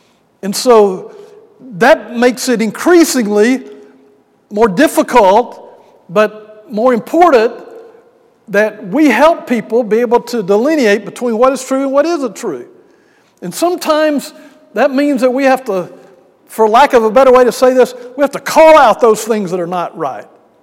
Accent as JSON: {"language": "English", "town": "Birmingham", "region": "Alabama", "country": "United States", "said": "I was going to start the work in May after graduation, and had a chance to go home to Birmingham."}